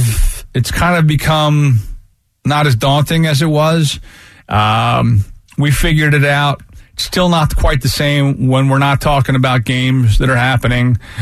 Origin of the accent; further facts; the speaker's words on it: Avalon, New Jersey, United States; You know, I grew up in Avalon, basically, and no beach bars.